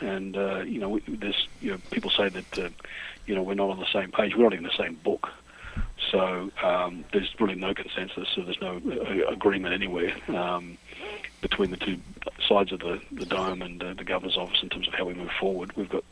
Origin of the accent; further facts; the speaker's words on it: Australia; moved away as an adult; now in United States; I find myself here in West Virginia. I grew up in Australia, was educated in Australia, came here as a young man. I was 21 and started in Michigan, was in Florida, Texas, and on the way Indiana.